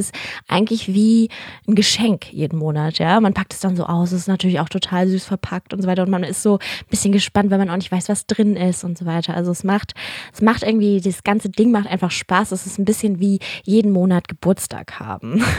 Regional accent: Berlin, Germany; ich bin ja auch Berlinerin und für mich, ich habe auch die letzten 4 Jahre jetzt nicht mehr in Berlin gelebt und bin jetzt auch schon wieder länger hier

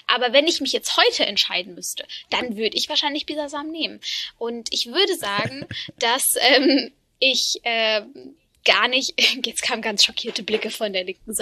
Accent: Freiburg, Baden-Württemberg, Germany; now in Berlin, Germany; ich komme aus Freiburg im Breisgau und da war immer sehr viel Pflanzen überall. Und als ich dann nach Berlin gekommen bin, war halt nicht so viel Pflanzen überall.

